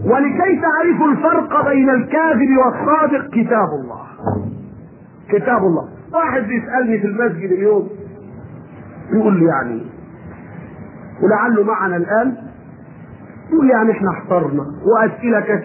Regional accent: Egypt; في قاعدة عندنا في مصر ارجو ان تكون عندكم

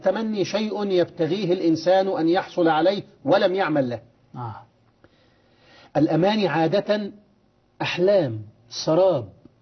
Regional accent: Egypt; أنت سمعت المثل ده عندنا في مصر كده

